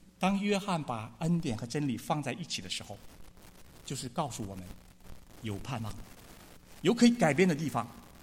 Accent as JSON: {"language": "Chinese", "country": "China", "tie": "born or raised there", "said": "如果我们是中国大陆长大的那一代，我们这一代"}